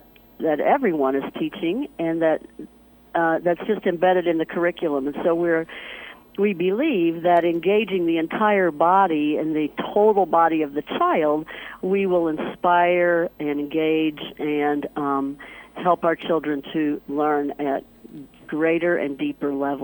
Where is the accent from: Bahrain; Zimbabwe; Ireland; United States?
United States; Bedford, Indiana; born there; now in Los Angeles, United States; I was born in Bedford, graduated from Salem High School in southern Indiana, and have been in and around the community, actually have been a principal even in Seymour in southern Indiana. I've spent the last 8 years in Los Angeles